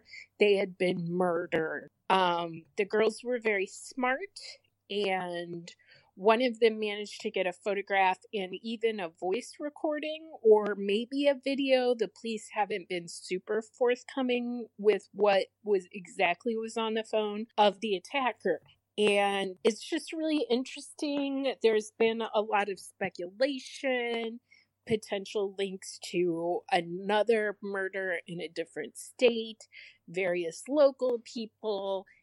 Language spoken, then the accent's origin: English; Indiana, United States; I'm originally from Indiana